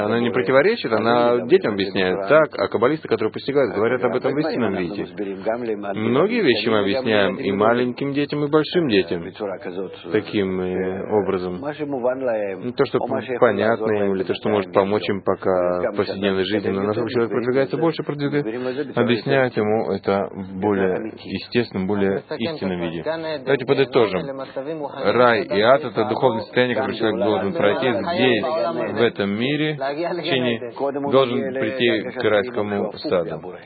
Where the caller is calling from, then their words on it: Afula, Northern District, Israel; я из Афулы.